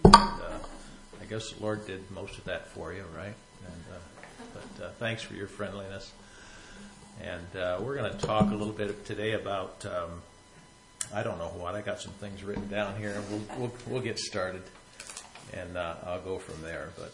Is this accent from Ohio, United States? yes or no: yes; Rossford, Ohio, United States; We went to the east side of Toledo from Rossford. I grew up in Rossford, Ohio.